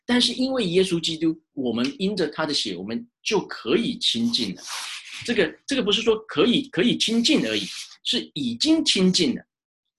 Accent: Taiwan; 其实我们从台湾来的神多着呢。

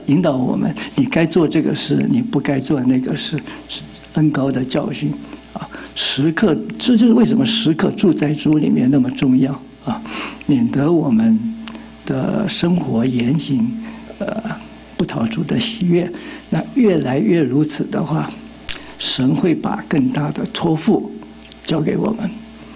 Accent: China; 特别我们中国人讲话，有的时候单刀直入，一箭穿心

